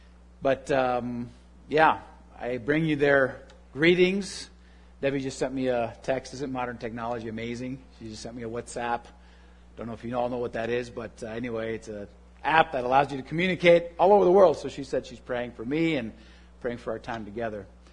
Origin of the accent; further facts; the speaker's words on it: Spain; English is a second language; now in Grand Rapids, United States; I was born and raised in Spain.